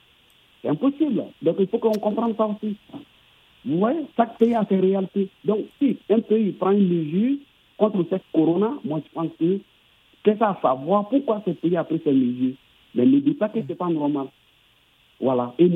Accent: Côte d’Ivoire; je suis de la Côte d'Ivoire.

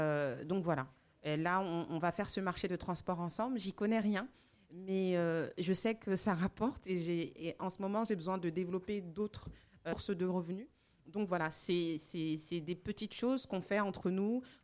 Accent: France; now in Gabon; Alors, moi, je suis née et grandie en France.

